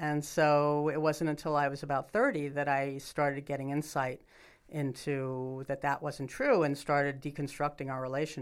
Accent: New York City, New York, United States; On the Lower East Side.

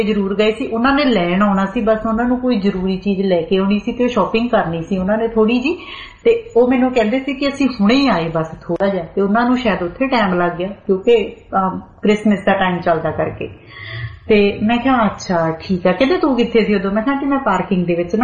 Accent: Ludhiana, Punjab, India; ਪੁੱਤ ਕਿੱਥੋਂ ਆ ਮੈਂ ਕਿਹਾ ਜੀ ਲੁਧਿਆਣੇ ਤੋਂ

